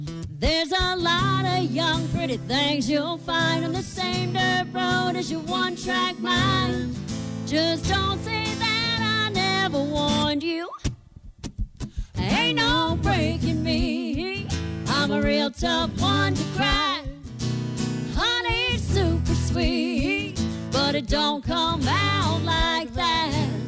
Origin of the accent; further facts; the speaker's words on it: Mount Airy, Maryland, United States; I'm a country girl. I'm from Mount Airy, Maryland. Turn left at the cow right at the church. Keep on going. That's where I'm from.